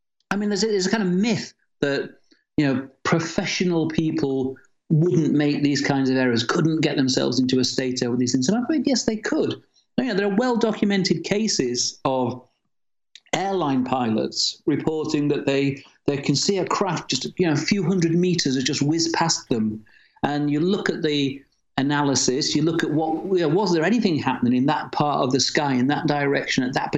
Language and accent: English; United Kingdom; but then again, I'm British.